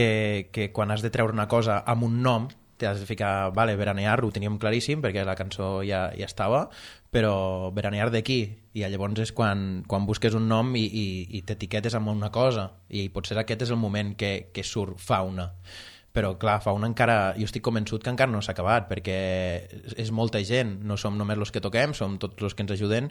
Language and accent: Catalan; Falset, Catalonia, Spain; som de Falset i que tota la vida ens hem vist i que toquem instruments.